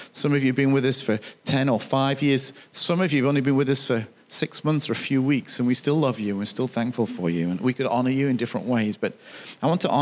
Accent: United Kingdom; because we're British, and we tend to do this

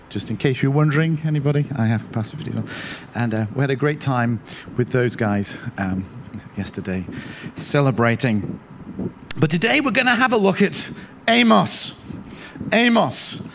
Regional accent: United Kingdom; Because we're British, right?

